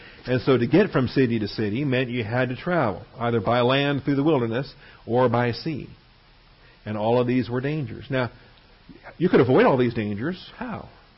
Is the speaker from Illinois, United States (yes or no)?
no; Seattle, Washington, United States; Okay, I grew up in Seattle.